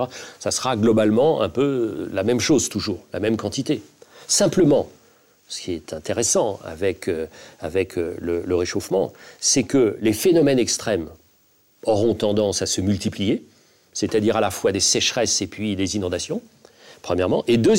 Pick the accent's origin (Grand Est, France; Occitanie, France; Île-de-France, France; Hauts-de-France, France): Hauts-de-France, France; Dunkirk; Écoutez, je viens de Dunkerque. À Dunkerque, je vois que seulement 45% des habitants utilisent pour boire l'eau du robinet.